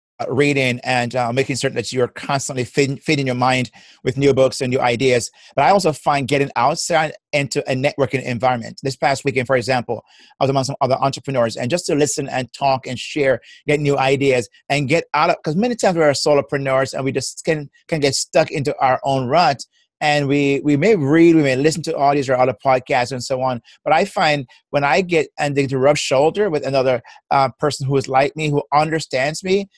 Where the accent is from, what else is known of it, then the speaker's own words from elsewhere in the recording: Jamaica; accent: Jamaican; now in United States; I am originally from Jamaica. So that's my beautiful accent is Jamaican.